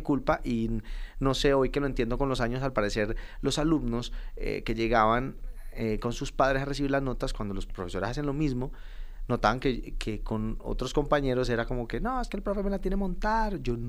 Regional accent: Cali, Valle del Cauca, Colombia; born there; now in Medellín, Colombia; No nací en Medellín. Nací en Cali, en la ciudad.

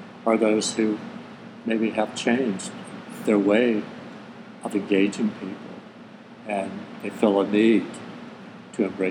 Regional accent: Spartanburg, South Carolina, United States; now in Charlotte, United States; Which is from Charlotte's about 75 miles from here. So grew up in Spartanburg. I moved here in 87.

